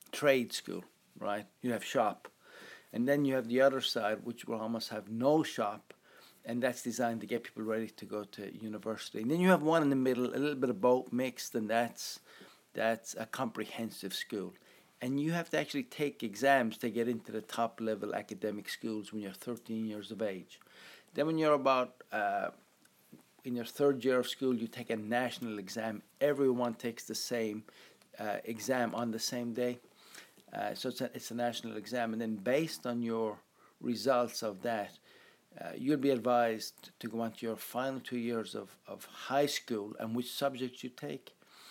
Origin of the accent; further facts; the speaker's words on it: Ireland; growing up in Ireland, that's probably my hometown